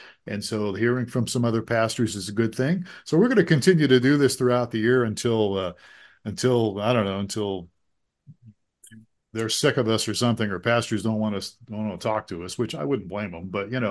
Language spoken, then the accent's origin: English; Ohio, United States; because my family is from West Virginia, even though I grew up in Ohio.